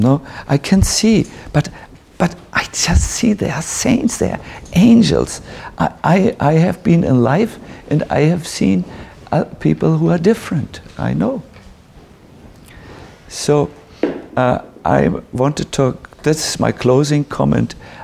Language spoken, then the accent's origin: English; North Germany, Germany; English is a second language; I'm from North Germany, and sometimes when I don't edit my language, it's impossible, you know.